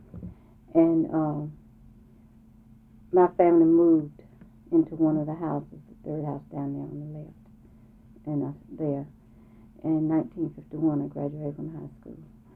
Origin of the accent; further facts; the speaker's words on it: Davidson, United States; I was born in Davidson. I was raised in a little house right there on the corner.